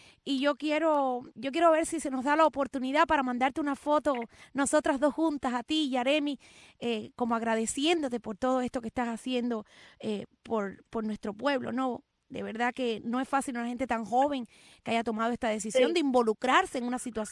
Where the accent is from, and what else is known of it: Cuba